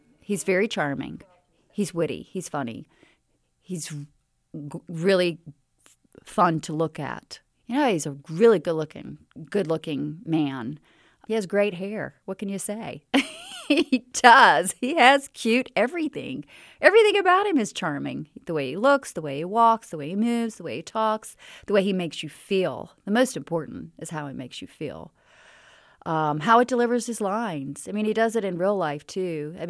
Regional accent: United States; I think they like to make fun of me that mostly because I'm American. I don't know, I guess I'm the only American in the movie

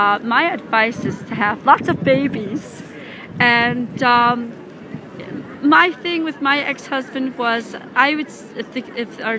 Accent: Edinburgh, Scotland, United Kingdom; moved away as an adult; now in New York, United States; I grew up in, I'm actually from Edinburgh, Scotland. I lived in Scotland for 19 years.

